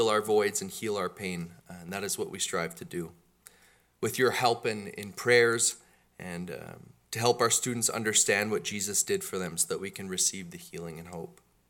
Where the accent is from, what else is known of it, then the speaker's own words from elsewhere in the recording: Calgary, Alberta, Canada; I grew up in Calgary. I'm 28 years old. And I had an awesome upbringing in a Christian home with two loving parents and two brothers as well.